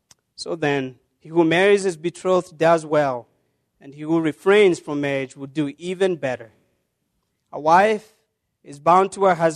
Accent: Kenya; every time I tell people that I'm from Kenya, they always assume and think that I'm a long-distance runner.

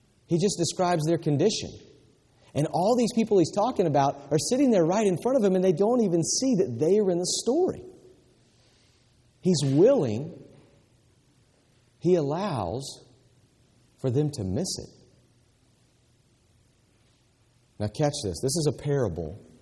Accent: the South, United States; I grew up in the South, y'all, but I still wonder if the South isn't the walked over district.

